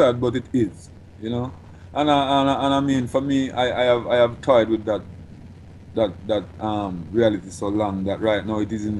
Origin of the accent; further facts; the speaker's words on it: Jamaica; Tell you that straight, as a Jamaican, I live a Jamaica same way. But I don't even do music business in Jamaica no more.